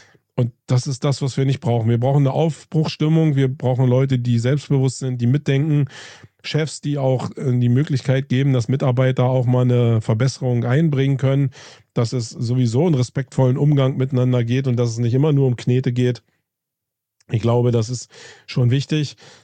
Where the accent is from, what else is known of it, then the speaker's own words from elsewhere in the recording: Germany; Und ich glaube, da sind wir Deutsche wirklich Spitzenreiter.